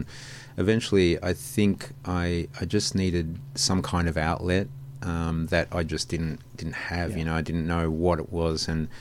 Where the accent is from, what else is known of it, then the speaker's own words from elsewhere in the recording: Geelong, Victoria, Australia; also born or lived in Melbourne; now in Los Angeles, United States; born and raised in Melbourne. Oh, well, actually in a country town called Geelong in southeastern Australia.